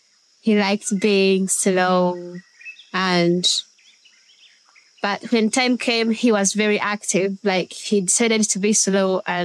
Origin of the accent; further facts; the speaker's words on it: Fort Portal, Western Region, Uganda; born there; I was born in Fort Portal, that's like 40 kilometers away from Kabali